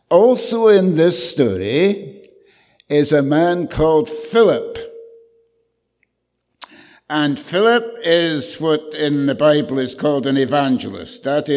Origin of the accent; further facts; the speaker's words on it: Scotland, United Kingdom; And as a wee boy growing up in Strathmore Valley, I prayed that prayer often.